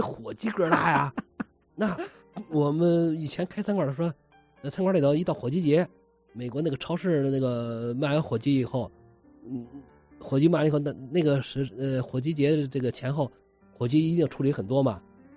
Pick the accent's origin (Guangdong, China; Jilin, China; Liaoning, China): Guangdong, China; 但是咱们广东人呢，咱们去吃饮茶